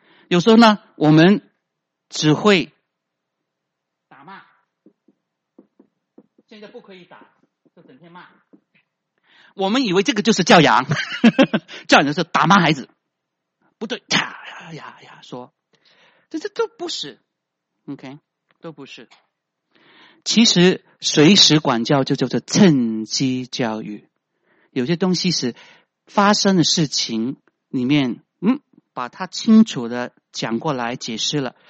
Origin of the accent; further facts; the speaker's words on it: China; 我们中国人种树他如果幼苗的时候，你就把它扶得正正的。